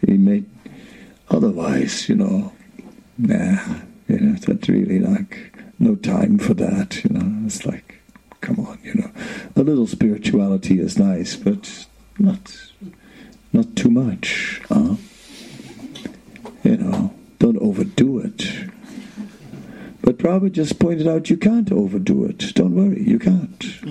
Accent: North Holland, Netherlands; English is a second language; So I grew up outside of Amsterdam in a nice town, a director's town.

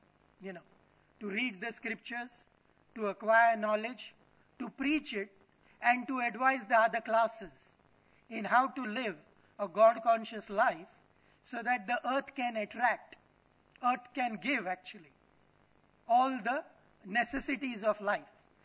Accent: India; born there; I remember I was born in India

